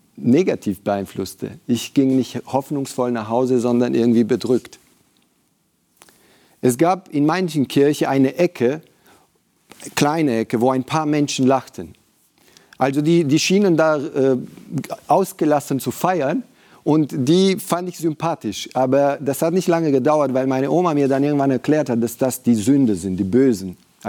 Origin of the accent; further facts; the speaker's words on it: Romania; moved away; Ich bin in Rumänien aufgewachsen, in einer Diktatur. Bis ich 12 war, habe ich nie diese exotischen Früchte essen können.